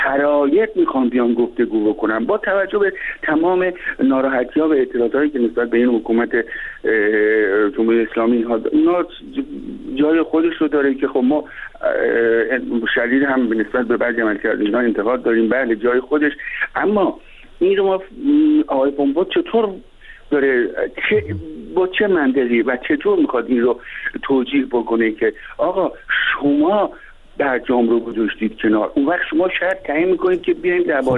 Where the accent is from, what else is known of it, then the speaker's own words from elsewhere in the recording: Iran; من به عنوان یک ایرانی، به عنوان یک ایرانی که در ایران زندگی میکنم